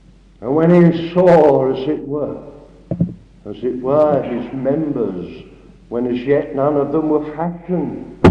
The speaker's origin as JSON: {"language": "English", "region": "London", "country": "United Kingdom", "said": "I'm not a countryman, I'm a Londoner"}